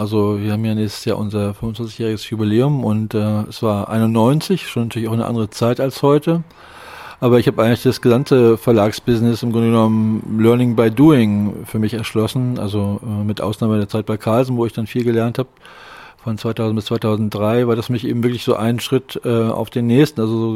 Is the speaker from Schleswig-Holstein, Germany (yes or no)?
yes; Lübeck, Schleswig-Holstein, Germany; Ich bin in Lübeck geboren und Lübeck aufgewachsen und habe in Hamburg studiert und visuelle Kommunikation studiert in Hamburg in den 80er Jahren.